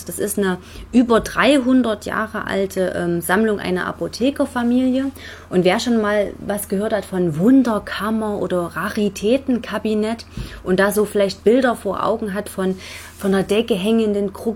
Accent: Saxony, Germany; Ja, ich bin eigentlich aus dem Vogtland.

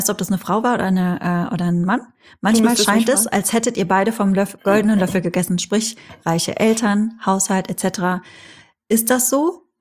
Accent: North Rhine-Westphalia, Germany; ich bin in der Nähe von Holland aufgewachsen.

